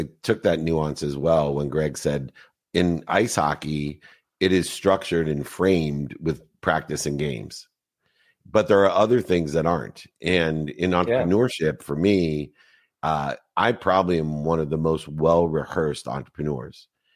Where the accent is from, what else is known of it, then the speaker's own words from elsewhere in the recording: San Diego, California, United States; Well, the other thing I grew up in San Diego.